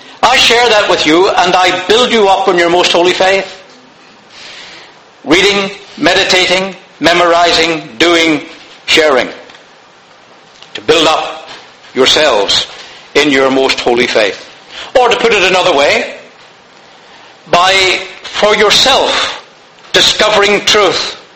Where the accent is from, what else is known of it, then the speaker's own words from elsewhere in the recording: Canada; You see, I'm going Canadian, we call it bonnet at home.